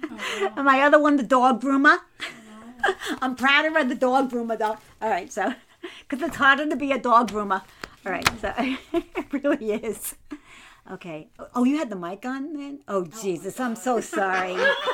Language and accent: English; New York City, New York, United States; born there; And I was born in New York City